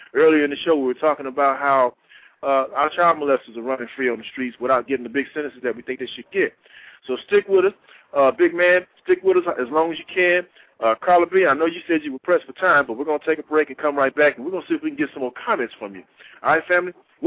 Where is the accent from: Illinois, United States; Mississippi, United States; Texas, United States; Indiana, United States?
Texas, United States; Now, I've heard the man say that because I'm from Texas and I pay attention to my Texas senators.